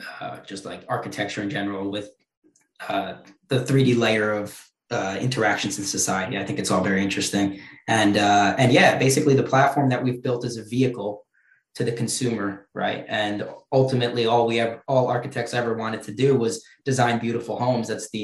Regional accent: New York, United States; So we launched in New York just because naturally I'm from New York.

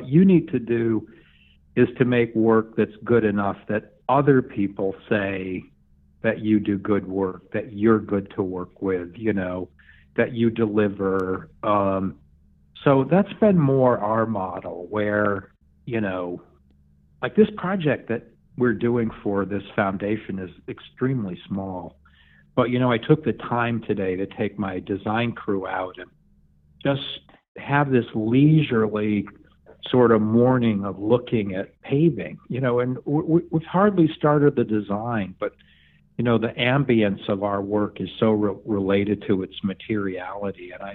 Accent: New York, United States; So I grew up in the Borscht Belt Catskills.

